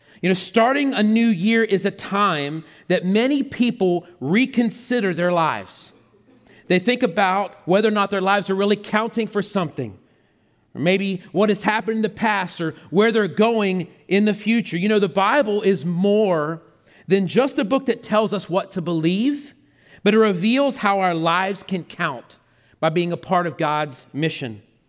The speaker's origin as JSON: {"language": "English", "town": "Asheboro", "region": "North Carolina", "country": "United States", "tie": "born or raised there", "said": "So I just want to give you a little introduction of myself. I grew up in Asheboro"}